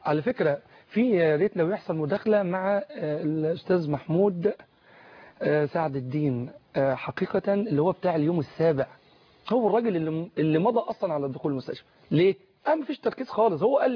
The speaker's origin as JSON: {"language": "Arabic", "region": "Beheira", "country": "Egypt", "said": "بالرغم أن أنا من البحيرة"}